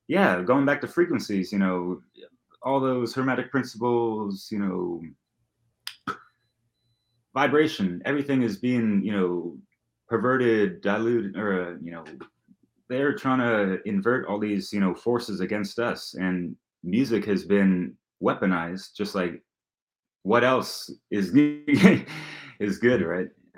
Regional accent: San Francisco, California, United States; Growing up in the Bay Area of San Francisco, there's more artists than I can name

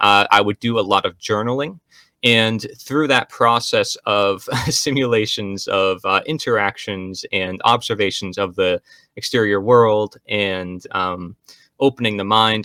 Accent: Pennsylvania, United States; Yeah, so I'm from Pennsylvania.

